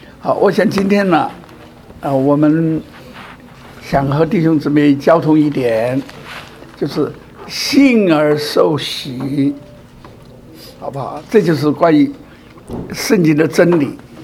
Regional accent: China; 我们中国人不是有孔融让梨吗？

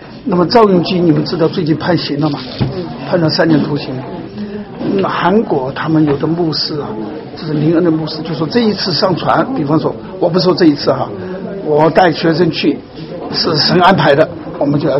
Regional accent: China; 我们都是从大陆，我从大陆过来，

